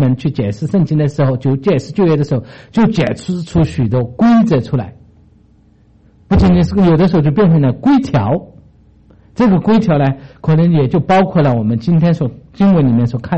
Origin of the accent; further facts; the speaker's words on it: China; 因为我们是华人，我们是中国人，我们有几千年的历史